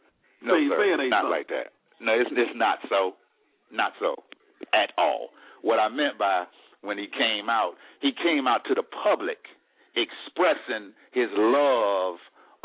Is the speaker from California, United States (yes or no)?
no; Charlotte, North Carolina, United States; Because listen, I'm from Charlotte.